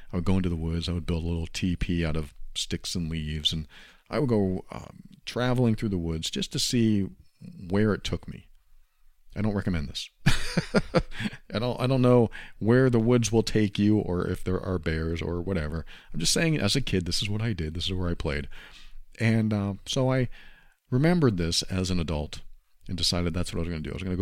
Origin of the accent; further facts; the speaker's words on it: Massachusetts, United States; I planned a trip back to my home state in New England, where I was actually brought up. I was brought up in Massachusetts for a good 13 or 14 years.